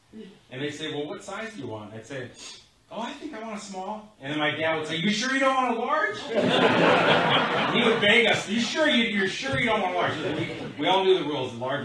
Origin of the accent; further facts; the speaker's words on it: Burien, Washington, United States; growing up in Burien, we really felt that. You know, people make jokes about me being a Jew boy